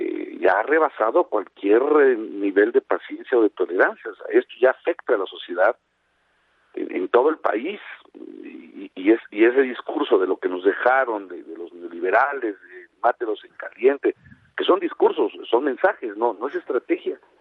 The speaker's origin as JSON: {"language": "Spanish", "country": "Mexico"}